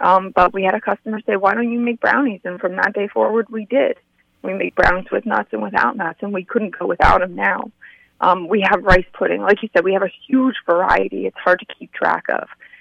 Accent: Harmony, New Jersey, United States; I grew up in Harmony, New Jersey, so I knew Phillipsburg very well.

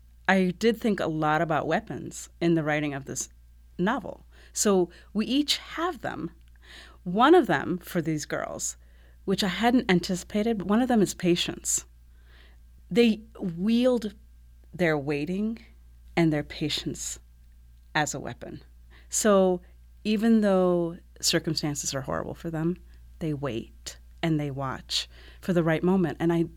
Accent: United States; I wasn't born or raised in that cultural context. But then I was raised in the United States, mostly.

